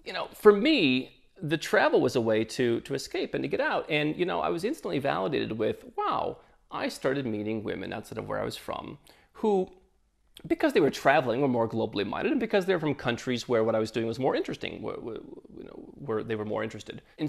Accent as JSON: {"language": "English", "country": "United States", "said": "When I was frustrated with being an American, I didn't want to be an American, didn't want that label"}